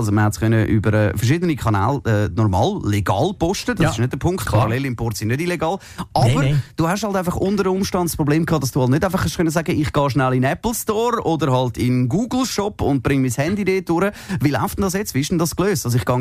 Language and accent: German; Switzerland; die jetzt doch nach den 7 Generationen endlich bei uns in der Schweiz landen